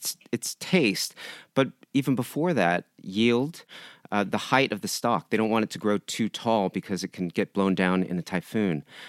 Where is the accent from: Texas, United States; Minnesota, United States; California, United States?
California, United States; San Diego; I grew up in San Diego. My mother's from Japan. We ate rice all the time.